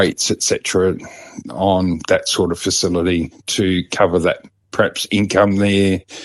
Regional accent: Armidale, New South Wales, Australia; I'll be putting down my hometown of Armidale as my place of residence. I live in Armidale. That's where I live. I work in Port Hedland.

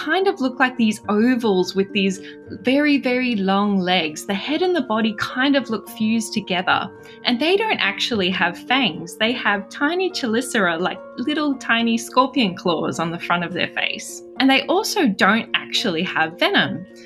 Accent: Queensland, Australia; So me growing up in Queensland, daddy long legs are spiders.

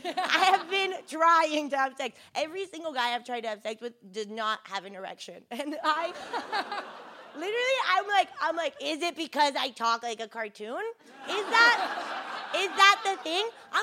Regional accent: Miami, Florida, United States; also born or lived in Amsterdam; now in London, United Kingdom; I live in London, but I am Mexican, and then I grew up in Miami, Florida, not my fault. And then I moved to Amsterdam to study political theory

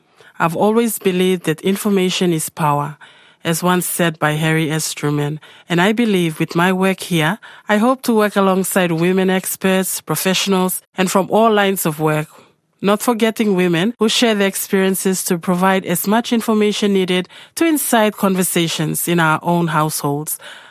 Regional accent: Dagua, East Sepik, Papua New Guinea; also born or lived in Madang; I come from Papua New Guinea in a small town called Medang. I'm originally from Dagua in the East Sepik province and Manam Island.

